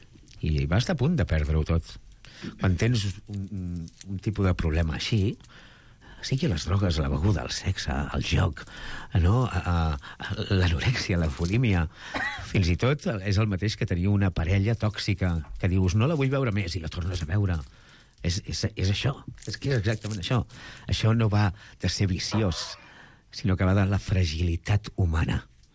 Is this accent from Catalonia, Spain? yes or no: yes; Mataró, Catalonia, Spain; Per exemple, jo sóc de Mataró. Sabeu que sóc capgros.